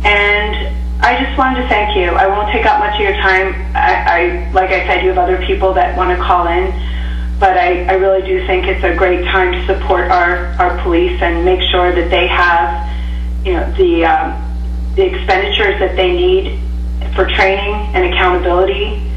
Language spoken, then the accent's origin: English; Bethlehem, Pennsylvania, United States; I'm a longtime resident of Bethlehem. I grew up in Bethlehem, went to Bethlehem Catholic. After that, I went to Lehigh University, served in the Air Force, got out as a captain